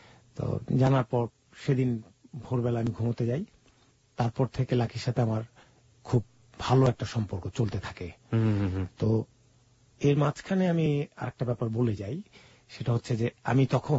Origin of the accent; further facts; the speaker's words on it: Dhaka, Dhaka Division, Bangladesh; আমি ঢাকা লালবাগ থেকে এসেছি।